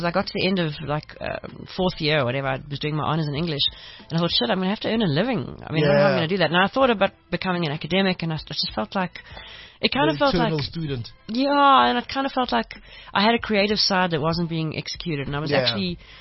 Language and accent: English; Pinetown, KwaZulu-Natal, South Africa; I'm from Pinetown.